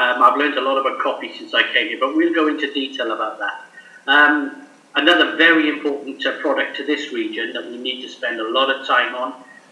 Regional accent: Wales, United Kingdom; Well, I have to say, being a Welshman, soccer I know nothing about.

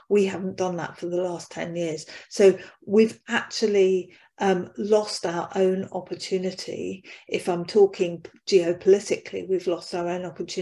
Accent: United Kingdom; particularly as a Brit

